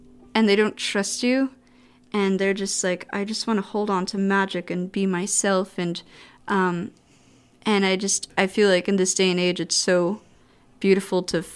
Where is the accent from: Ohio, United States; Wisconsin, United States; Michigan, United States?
Michigan, United States; no, I'm from the North. I'm from Michigan. And I live in the middle of the country in a prairie land right now.